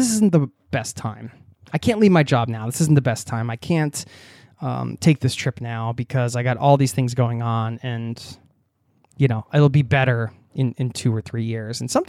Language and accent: English; New York City, New York, United States; I'm in my mid-50s. I was born in New York City and have lived most of my life in the New York area.